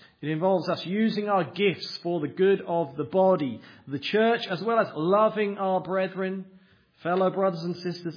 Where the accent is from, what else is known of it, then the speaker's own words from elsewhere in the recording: United Kingdom; now in United States; as a Brit, was especially pleased to find out that it's possible, actually, for me to have dual citizenship.